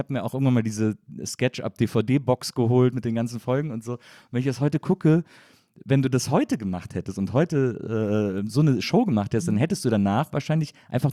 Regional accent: North Rhine-Westphalia, Germany; Ich komme aus dem Kölner Raum

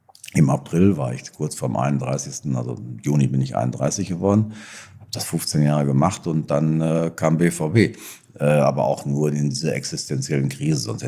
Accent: North Rhine-Westphalia, Germany; accent: Sauerland dialect; Also haben die Gläubiger einfach auf meinen Sauerländer Dialekt vertraut

